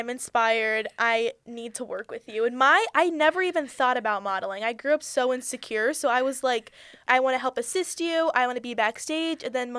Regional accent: Afghanistan; I am actually originally from Afghanistan.

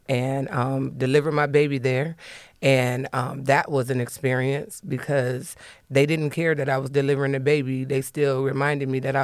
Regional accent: Toledo, Ohio, United States; Yeah, so I am born and raised in Toledo, Ohio.

